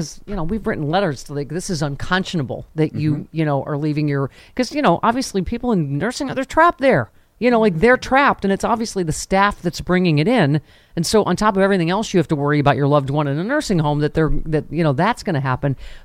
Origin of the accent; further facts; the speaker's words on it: Lockport, New York, United States; She's up to transit from my hometown of Lackport, New York.